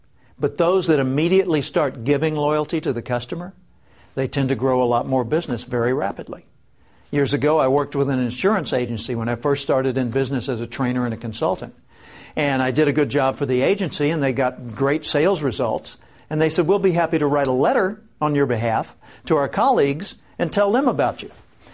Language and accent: English; Little Rock, Arkansas, United States; now in Tulsa, United States; So years ago, I moved from Little Rock, where I grew up in Arkansas, to Tulsa, Oklahoma.